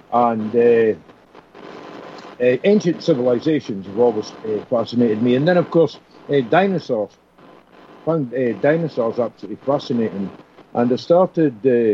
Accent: Aberdeen, Scotland, United Kingdom; I was brought up in Aberdeen, which is it's the third biggest city in Scotland after Glasgow and Edinburgh. And it's also, Aberdeen's also the oil capital of Europe. It's an oil city connected with North Sea oil and stuff.

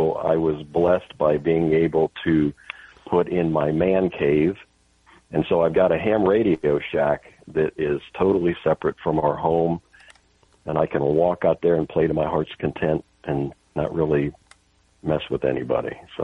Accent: Florida, United States; I'm actually from the Florida area, south of where you're currently living, and was there as a police officer with two different agencies for 15 years.

